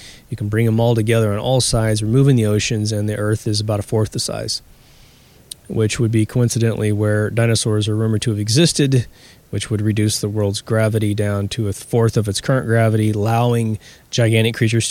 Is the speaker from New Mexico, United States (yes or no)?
no; Chanute, Kansas, United States; in my hometown of Chanute, Kansas